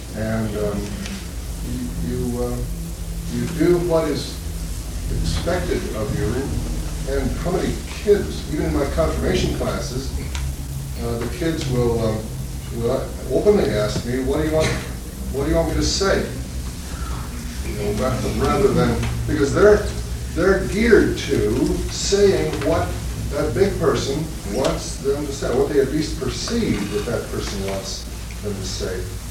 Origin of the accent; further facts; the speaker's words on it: Texas, United States; I'm a pastor and a writer. I'm also from Texas.